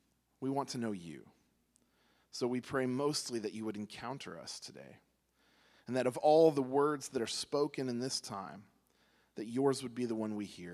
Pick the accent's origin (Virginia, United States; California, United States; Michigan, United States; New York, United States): California, United States; I'm from California originally, most of you know that, and I was just thinking about it yesterday, I have never lived more than an hour away from a beach.